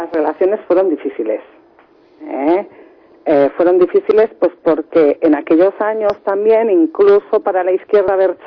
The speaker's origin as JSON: {"language": "Spanish", "town": "Errenteria", "region": "Basque Country", "country": "Spain", "tie": "born or raised there", "said": "Mucha represión policial en las calles, muchísima en mi pueblo, en Rentería, era bestial."}